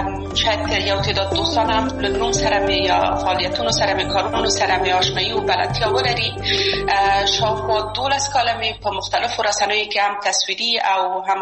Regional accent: Kabul, Afghanistan; زه اصلا د میدان وردګ ولایت یم او په کابل کې بیا زیږیدلې یم په کابل کې زیږیدلې یم په کابل کې لوی اسوم

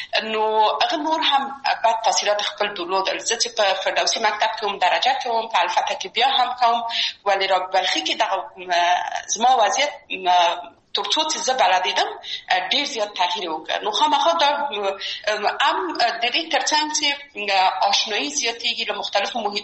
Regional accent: Kabul, Afghanistan; born or raised there

